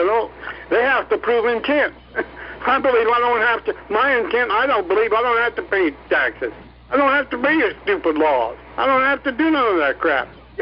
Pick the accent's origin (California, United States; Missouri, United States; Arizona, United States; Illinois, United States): Arizona, United States; Phoenix; now in Virginia, United States; Right now, I'm on the East Coast. I'm in Virginia. I was born and raised in Arizona, Phoenix.